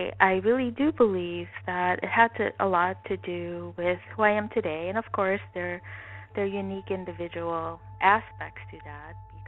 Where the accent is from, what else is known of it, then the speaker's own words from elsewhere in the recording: Suriname; In Suriname itself, we call it Suriname.